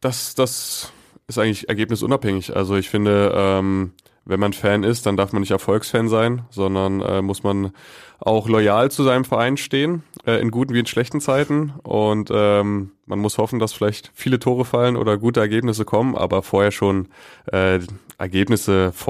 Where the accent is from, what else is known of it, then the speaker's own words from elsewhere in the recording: Berlin, Germany; born there; ich bin in Berlin-Reinickendorf geboren